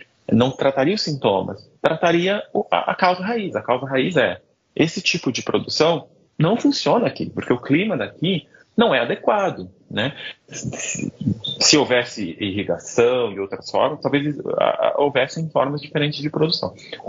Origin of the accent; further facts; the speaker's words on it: Brazil; A percepção que eu tenho como brasileiro é que não.